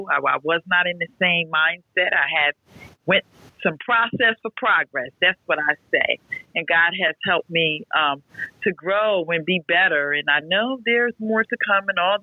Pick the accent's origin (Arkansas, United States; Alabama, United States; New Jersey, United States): New Jersey, United States; I'm from New Jersey, but I'm bringing you greetings from Miami, Florida.